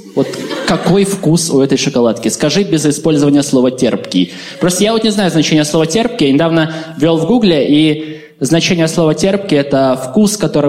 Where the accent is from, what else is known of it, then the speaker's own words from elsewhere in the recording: Belarus; мне 22, я из Беларуси